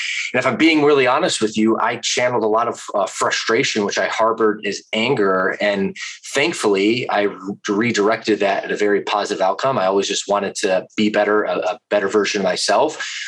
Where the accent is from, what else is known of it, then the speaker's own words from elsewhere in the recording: Atlanta, Georgia, United States; also born or lived in Midwest; Well, I always say originally I'm from the Midwest, but originally my first 10 years were spent in Atlanta, Georgia, in the deep South.